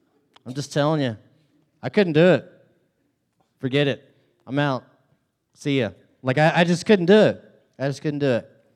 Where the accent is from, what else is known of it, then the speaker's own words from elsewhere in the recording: Dallas, Texas, United States; Of course, we grew up in Dallas, Fort Worth, and him and I worked at Apple together.